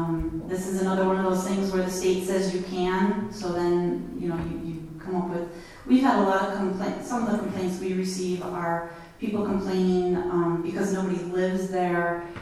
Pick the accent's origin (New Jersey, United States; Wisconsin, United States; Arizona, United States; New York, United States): Wisconsin, United States; so I'm from Wisconsin, and that's a big dairy state.